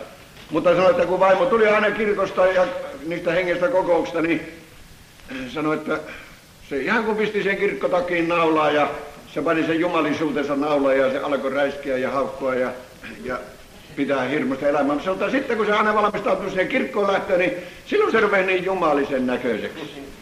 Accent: North Savo, Finland; Niin kuin tuolla kotipuolessani eräs vanha

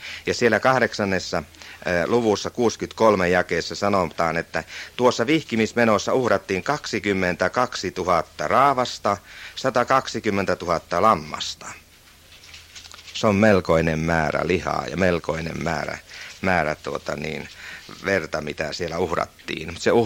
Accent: Savo, Finland; Ainakin tuolla meillä päin, Savossa päin.

